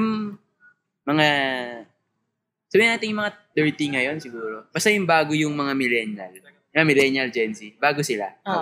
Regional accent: Marikina, Metro Manila, Philippines; I'm Marikenyo.

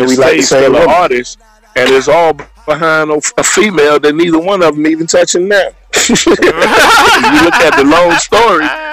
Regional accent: Chicago, Illinois, United States; I'm from Chicago.

